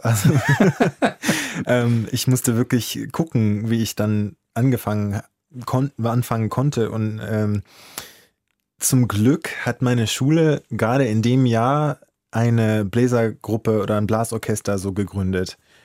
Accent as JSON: {"language": "German", "region": "Southern United States", "country": "United States", "tie": "born or raised there", "said": "Also, ich bin ja, wie gesagt, in Südstaaten aufgewachsen."}